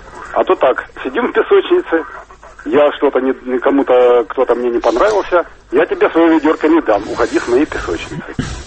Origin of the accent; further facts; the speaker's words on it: Kharkiv, Kharkiv Oblast, Ukraine; я тоже из Харькова.